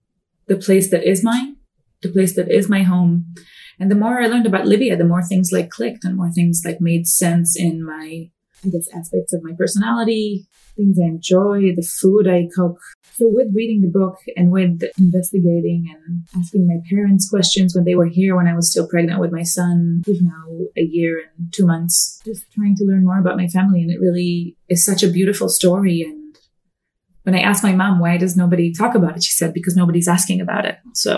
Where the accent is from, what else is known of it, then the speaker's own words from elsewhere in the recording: Israel; Okay, so I was born and raised in Israel.